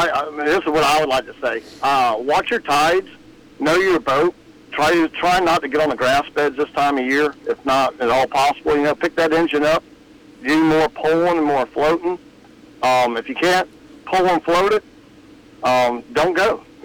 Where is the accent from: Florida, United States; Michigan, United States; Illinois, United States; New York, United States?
Florida, United States; I'm from Southwest Florida, and I'm cold.